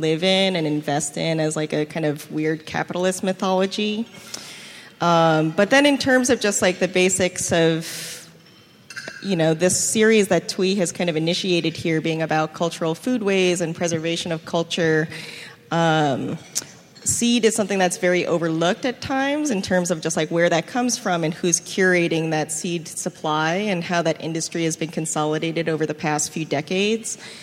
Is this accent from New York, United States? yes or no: yes; Long Island, New York, United States; From Long Island.